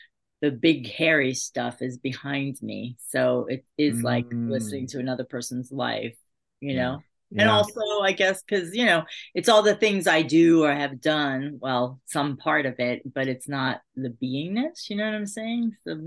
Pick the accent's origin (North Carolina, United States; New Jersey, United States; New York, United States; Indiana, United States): New York, United States; also born or lived in Los Angeles / Sedona; And since I'm from New York, and then so I went from New York pretty much to Los Angeles, it was moving out of New York and living in Sedona